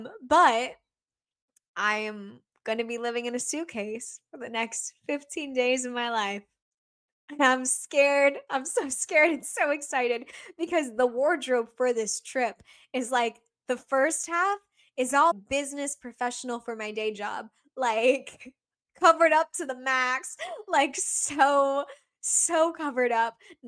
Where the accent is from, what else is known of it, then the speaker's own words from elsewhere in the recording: East Coast, United States; because again, I'm from the East Coast.